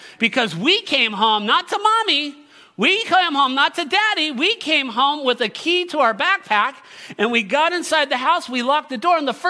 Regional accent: Villa Park, California, United States; I grew up in Villa Park in Orange County, my teenage years. Villa Park is hoity-toity, snobby part of Orange County, which Orange County is known to be snobby just as a whole.

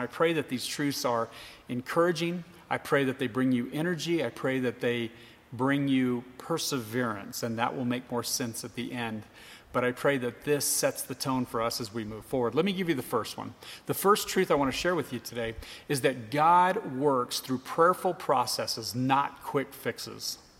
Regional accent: Texas, United States; When I was growing up in Texas, we used to inner tube all the time.

